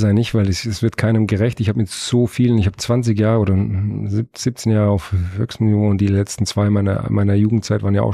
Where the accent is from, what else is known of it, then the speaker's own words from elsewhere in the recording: Spain; Ich bin auch Spanier